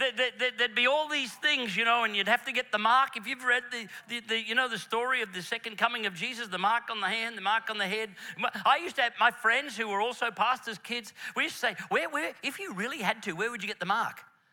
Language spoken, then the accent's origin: English; Queensland, Australia; Not that you have any of that in Victoria, but I'm from Queensland.